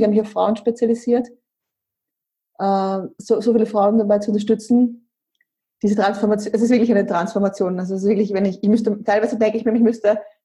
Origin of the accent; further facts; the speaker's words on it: Austria; ich bin jetzt 36. Und ich bin ursprünglich aus Österreich, wie man ja auch hört.